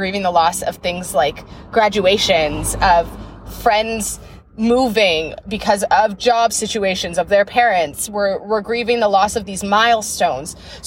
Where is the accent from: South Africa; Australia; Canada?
Canada; moved away as an adult; now in Minneapolis, United States; I am the youth director at a church in Minneapolis, Minnesota, but I am Canadian. Don't get it twisted. I just moved to the U.S.